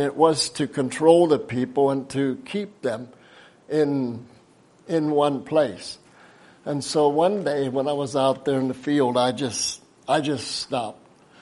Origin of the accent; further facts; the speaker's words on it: Belleville, Pennsylvania, United States; I come from Belleville, Pennsylvania, a little small community of Amish. It's boxed in kind of with mountains.